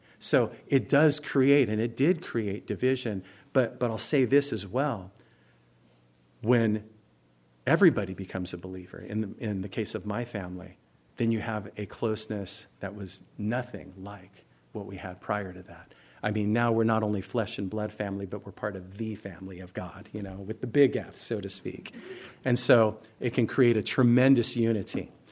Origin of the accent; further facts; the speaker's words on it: United States; born there; I'm born in America. I'm an American. I'm a Republican. I'm a Methodist.